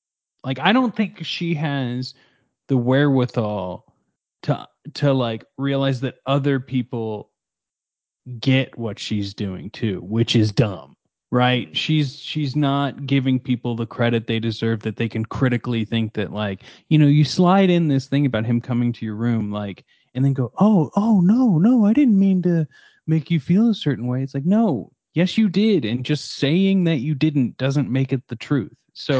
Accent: Midwest, United States; I'm not from Nebraska, but I am. I did grow up in the Midwest.

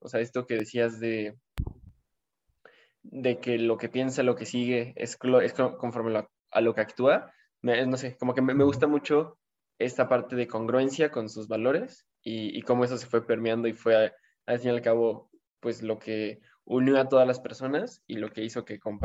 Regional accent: Toluca, State of Mexico, Mexico; de Toluca y aquí puesto y dispuesto una vez más para platicar de temas interesantes

